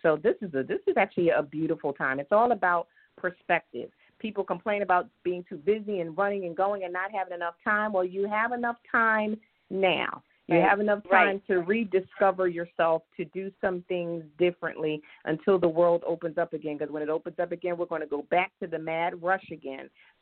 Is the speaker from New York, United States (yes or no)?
no; Philadelphia, Pennsylvania, United States; Yeah, I'm born and raised in Philadelphia.